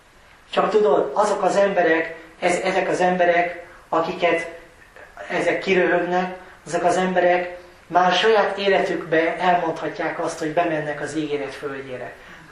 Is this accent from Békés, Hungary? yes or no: no; Sárbogárd, Fejér, Hungary; Ilyen olyan, mint nálunk otthon Sárbogárdon némely ember.